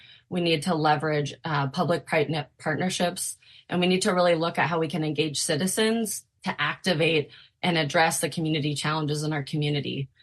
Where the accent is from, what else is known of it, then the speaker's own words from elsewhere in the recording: Alaska, United States; I was born and raised in Alaska.